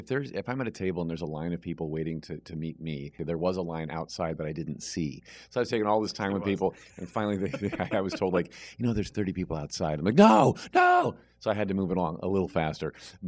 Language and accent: English; Indiana, United States; being as tall as I am and as skinny as I am and always have been, growing up in Indiana, if you're a Midwestern kid, there's a certain sliver of right to fit in.